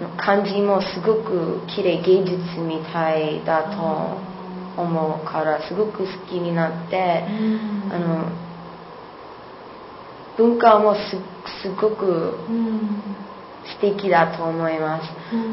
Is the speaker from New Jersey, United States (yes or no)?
no; New York, United States; Japanese is a second language; moved away as an adult; now in Japan; アメリカ。アメリカのニューヨークです。